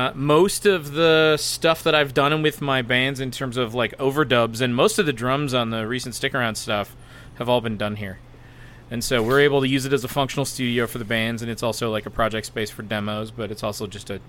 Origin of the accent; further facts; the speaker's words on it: Lansing, Michigan, United States; We're all from Lansing, Michigan. We all live here.